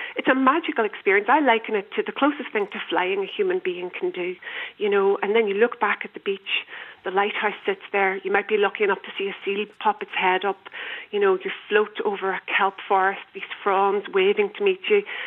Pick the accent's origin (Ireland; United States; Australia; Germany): Ireland; Inishowen, Ulster; we moved back to Donegal 10 years ago where I'm from. I'm from Inishowen, so it's the peninsula at the very tip of the country, so almost an island on the island.